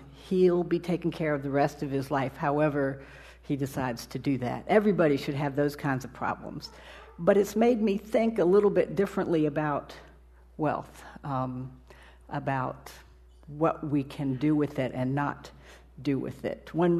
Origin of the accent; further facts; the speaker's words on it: California, United States; born there; I was born in Northern California, but deep within my soul, there is someone from the Appalachian Mountains.